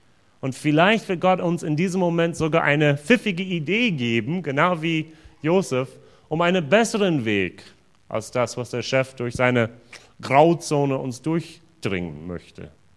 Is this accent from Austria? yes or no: no; Pennsylvania, United States; German is a second language; now in Germany; Ich komme aus den Vereinigten Staaten und ich bin durch ein Austauschprogramm nach Deutschland gekommen. Und das Interessante für mich war es, dass dieses Austauschprogramm, wo ich war, war nur in wenige Bundesländer und eins davon war Virginia. Allerdings, ich bin geboren in Pennsylvania.